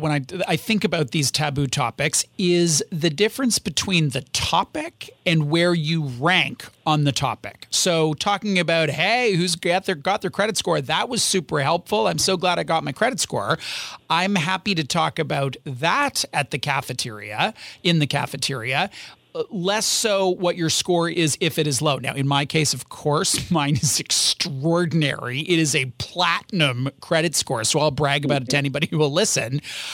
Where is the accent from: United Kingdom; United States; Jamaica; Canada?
Canada; We're Canadian.